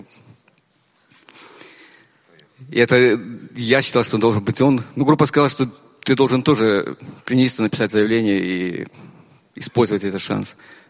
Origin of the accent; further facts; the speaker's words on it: Latvia; Я приехал из Латвии.